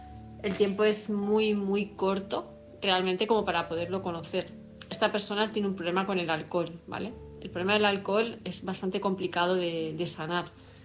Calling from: Palma, Balearic Islands, Spain; de Palma de Mallorca

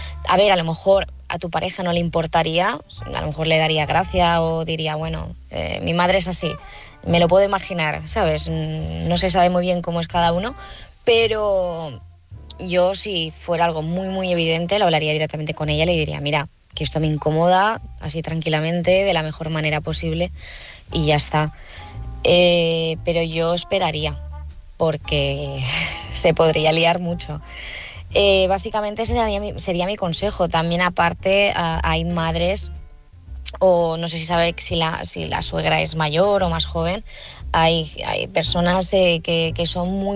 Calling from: Palma de Mallorca, Balearic Islands, Spain; soy de Palma de Mallorca.

